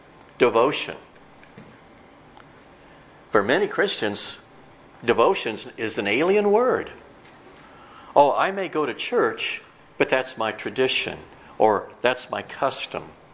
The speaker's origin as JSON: {"language": "English", "region": "Illinois", "country": "United States", "tie": "born or raised there", "said": "Growing up in Central Illinois, I looked at the solution to many things from a Midwest viewpoint."}